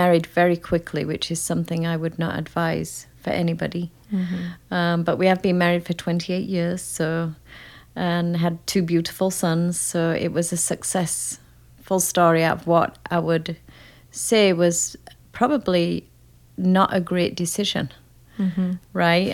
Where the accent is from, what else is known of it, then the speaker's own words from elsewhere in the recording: England, United Kingdom; moved away; I came from England